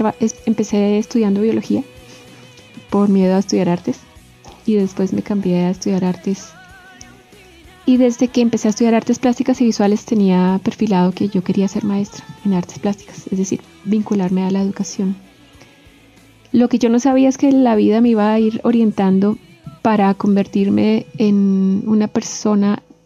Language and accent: Spanish; Bogotá, Colombia; Yo soy bogotana. Nací en la Clínica Comuneros, en la calle Sexta con carrera 30. Y mis padres también son bogotanos.